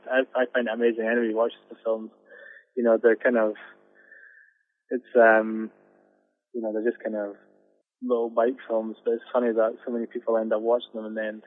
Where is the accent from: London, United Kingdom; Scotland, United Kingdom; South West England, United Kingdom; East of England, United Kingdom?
Scotland, United Kingdom; Isle of Skye; I'm from the Isle of Skye, so I just sort of focused on riding trials, but just in my local village